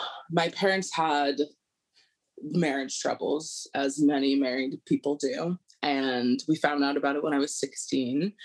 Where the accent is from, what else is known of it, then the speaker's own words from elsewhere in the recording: Seattle, Washington, United States; also born or lived in Honolulu, Hawaii; I grew up in Seattle, Washington, and Honolulu, Hawaii. I'm the oldest of four. I'm 28 years old